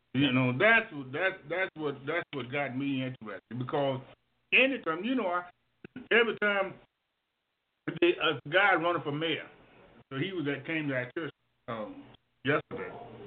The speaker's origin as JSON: {"language": "English", "town": "Brooklyn", "region": "New York", "country": "United States", "said": "We're from Brooklyn."}